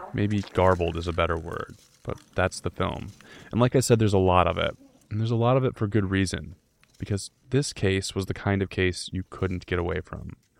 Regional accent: Michigan, United States; I grew up in Oakland County.

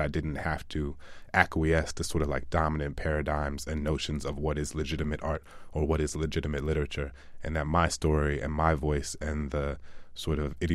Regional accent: New Orleans, Louisiana, United States; I grew up in New Orleans, Louisiana, and there was a camp that took public school students from the school into the woods for like 3 days

